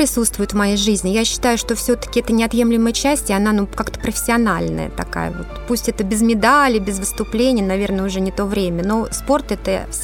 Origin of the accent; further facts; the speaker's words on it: Ryazan, Ryazan Oblast, Russia; Я родилась в Рязани, я коренная рязанка, в обычной советской семье. Моя мама была обычным воспитателем в детском саду, а папа – обычный инженер на заводе. Семья у нас была, как и многие семьи в середине 80-х годов, неправославная.